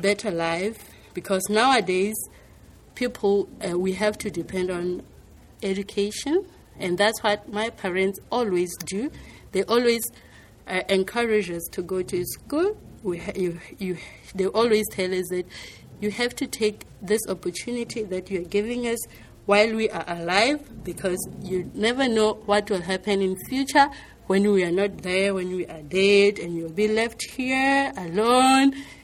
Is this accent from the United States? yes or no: no; Lesotho; now in Reunion; I come from Lesotho. I'm the English assistant in Reunion Islands.